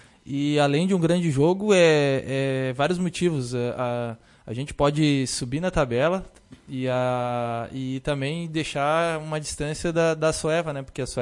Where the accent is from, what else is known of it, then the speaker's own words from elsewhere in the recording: Nova Santa Rita, Rio Grande do Sul, Brazil; Nova Santa Rita.